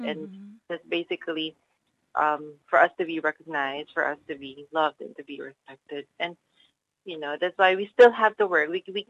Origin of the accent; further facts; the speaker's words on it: Philippines; I'm Filipino, and I know many languages